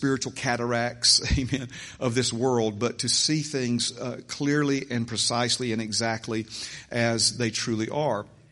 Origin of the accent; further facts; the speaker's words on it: Hueytown, Alabama, United States; I was born and raised in Hueytown, Alabama.